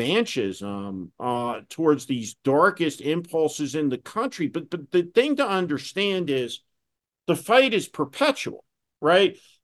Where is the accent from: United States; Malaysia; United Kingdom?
United States; New Jersey; Because I am a Northerner. I'm from New Jersey.